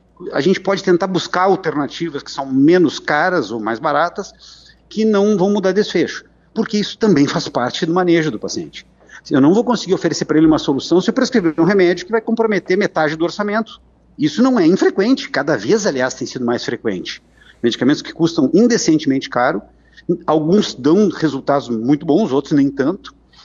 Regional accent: Rio Grande do Sul, Brazil; accent: gaúcho; eu sou gaúcho, tá? E moro lá no Rio Grande do Sul, eu brinco, viu, que como eu não tenho sotaque, aí o pessoal não sabe, eu tô brincando, eu reconheço que eu tenho sotaque.

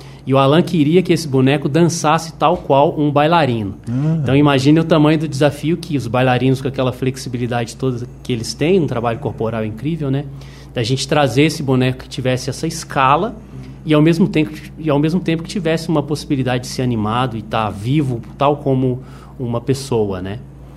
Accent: Ribeirão das Neves, Minas Gerais, Brazil; Na real, eu sou de Ribeirão das Neves, que é uma cidade do lado de BH, região metropolitana.

